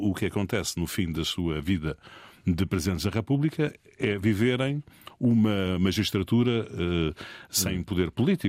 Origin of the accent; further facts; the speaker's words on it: Lisbon, Portugal; Mas eu não sou beirão, sou lisboeta. Sou de Alfacinha, nasci em Benfica, foi criado no bairro do Benfica.